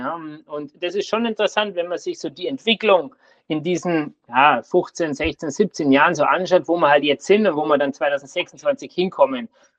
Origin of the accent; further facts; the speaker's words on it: Bad Reichenhall, Bavaria, Germany; Genau, also da komme ich her, aus Reichenhall.